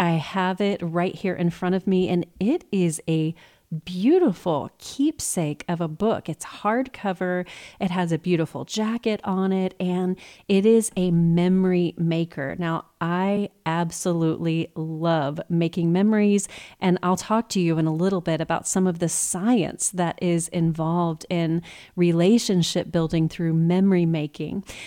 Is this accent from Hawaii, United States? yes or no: no; Texas, United States; And No judgment from this Texas girl.